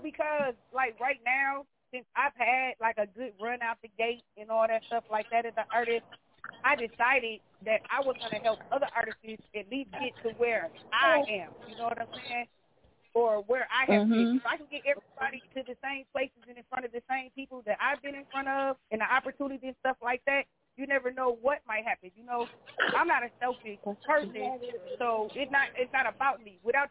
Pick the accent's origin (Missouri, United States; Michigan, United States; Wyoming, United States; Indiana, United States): Indiana, United States; Gary; now in Minnesota, United States; I grew up in Gary, Indiana for a period of time, and then I moved to Minnesota 1979 the first time